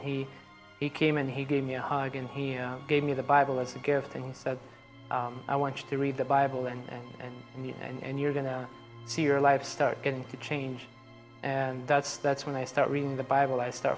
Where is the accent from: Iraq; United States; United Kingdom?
Iraq; Baghdad, Baghdad Governorate; English is a second language; I grew up in Baghdad, Iraq, into a Shia family.